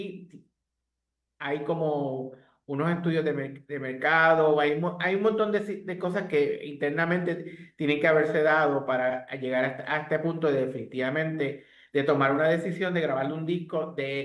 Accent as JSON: {"language": "Spanish", "country": "Puerto Rico", "said": "nosotros como puertorriqueños, cuando nos organizamos"}